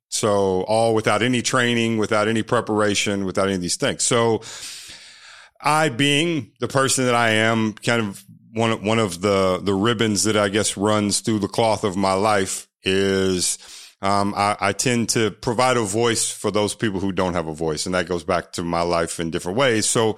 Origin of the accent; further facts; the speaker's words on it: Bowling Green, Kentucky, United States; I grew up in Bowling Green, Kentucky, home of the Corvette, small town, small city on I-65